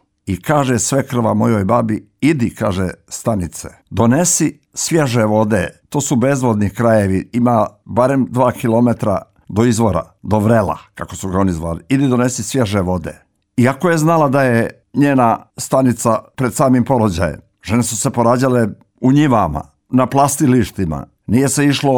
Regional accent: Morakovo, Nikšić Municipality, Montenegro; u onom mom zavičaju, odakle sam ja, gdje sam rođen, gdje sam nastao, gdje sam rastao, a to je Nikšićki kraj i selo Morakovo u Župi Nikšićkoj, planinsko selo.

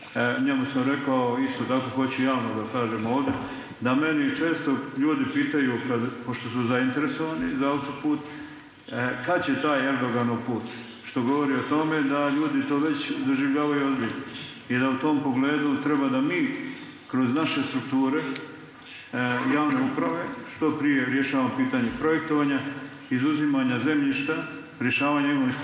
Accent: Serbia; evo kao Srbin

